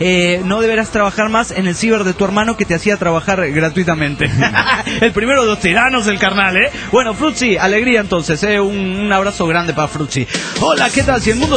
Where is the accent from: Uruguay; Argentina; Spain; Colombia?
Spain; Canary Islands; Soy el clandestino de las Islas Canarias.